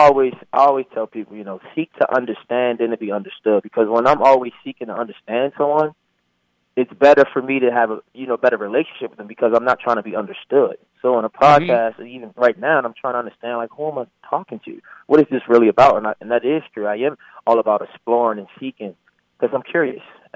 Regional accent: Baltimore, Maryland, United States; Growing up in Baltimore City, a lot of the kids who got attention was because they did bad.

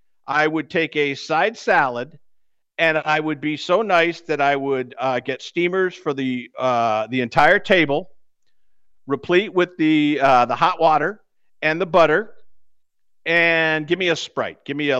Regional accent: New England, United States; I got what we used to get back at this other restaurant we grew up with in New England

